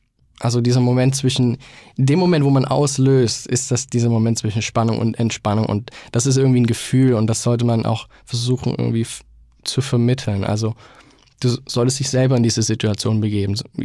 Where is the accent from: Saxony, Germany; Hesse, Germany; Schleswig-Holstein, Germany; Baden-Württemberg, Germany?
Saxony, Germany; Chemnitz; born or raised there